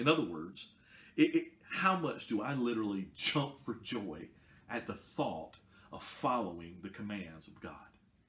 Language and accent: English; the South, United States; I was raised right here in the South